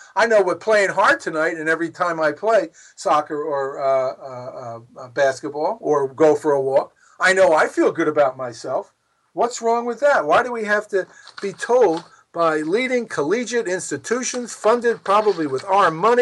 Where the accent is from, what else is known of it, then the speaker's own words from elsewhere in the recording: Philadelphia, Pennsylvania, United States; But he's from Philly. I'm from Philly. We got a common ground.